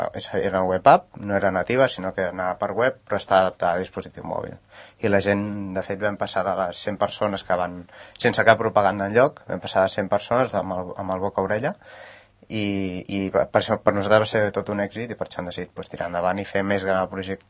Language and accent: Catalan; Sant Sadurní d'Anoia, Catalonia, Spain; Nosaltres som de Sant Sadurní, som tres joves.